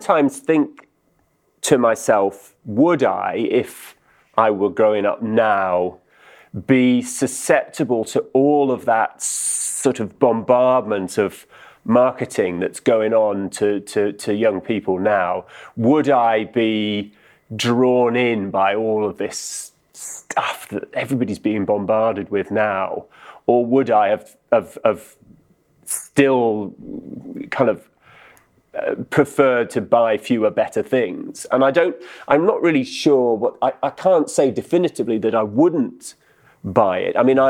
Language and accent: English; Edinburgh, Scotland, United Kingdom; everything in the house that I grew up in Edinburgh was either bought secondhand